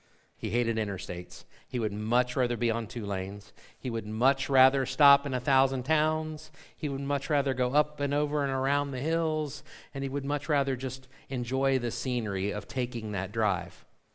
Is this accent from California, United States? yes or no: no; Columbus, Ohio, United States; I grew up in Columbus, or right outside of Columbus.